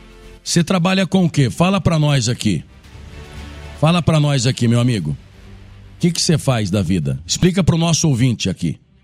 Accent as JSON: {"language": "Portuguese", "town": "Londrina", "region": "Paraná", "country": "Brazil", "said": "tem até na Zona Norte da minha terra, lá no Cincão."}